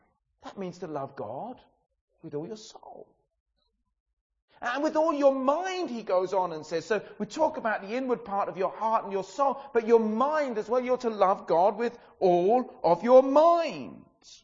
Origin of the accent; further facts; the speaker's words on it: England, United Kingdom; I know we're English and we're British.